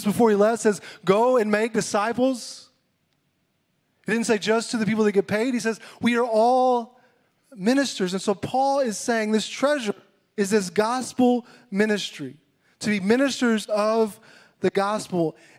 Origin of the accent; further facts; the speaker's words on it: Clyde, Texas, United States; my hometown in Clyde. Clyde is where I grew up. Clyde is where I did ministry as youth minister for several years. I lived there almost, I guess, going on 6 years as an adult. Grew up there as a kid.